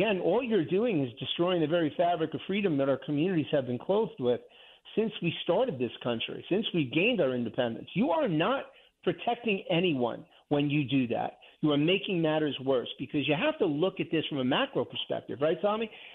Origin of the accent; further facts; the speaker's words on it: New York City, New York, United States; New York City, my hometown, which I'm ashamed of at this point.